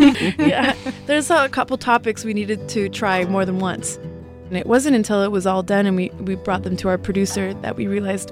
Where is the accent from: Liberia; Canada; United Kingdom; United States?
Canada; Saskatchewan; We are from Saskatchewan, the land of living skies, where the sky pretty much stretches out just like the ocean does.